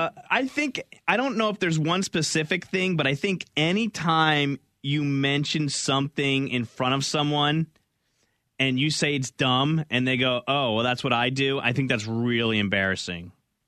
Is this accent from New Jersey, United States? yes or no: yes; New Jersey, United States; No, born and raised in New Jersey.